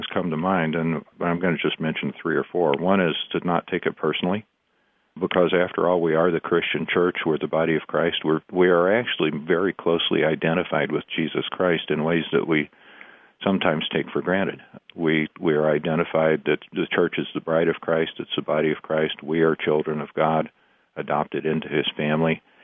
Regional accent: Missouri, United States; I grew up in Missouri, but we've been in California. My wife and I, have been in California since 1980

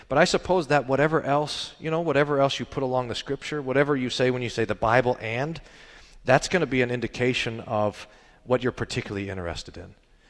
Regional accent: Baltimore, Maryland, United States; I'm from Baltimore, Maryland.

